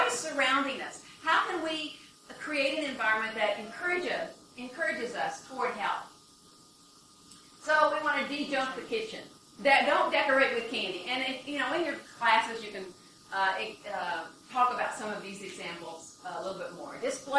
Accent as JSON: {"language": "English", "region": "Michigan", "country": "United States", "said": "I'm from Michigan, and it's already getting fall there"}